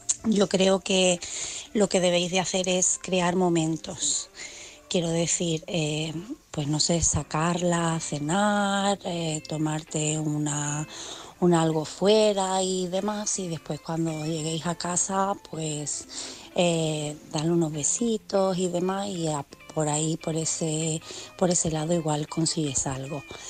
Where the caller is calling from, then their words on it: Cádiz, Andalusia, Spain; corresponsal de Cádiz.